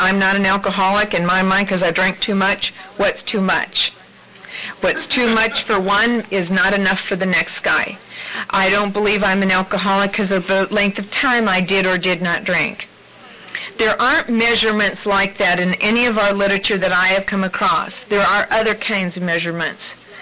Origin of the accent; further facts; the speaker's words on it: Midwest, United States; I was raised in the Midwest in a very kind, comfortable home.